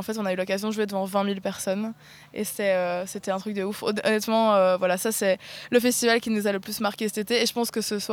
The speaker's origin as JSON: {"language": "French", "country": "Belgium", "said": "je viens de Belgique, j'ai 21 ans"}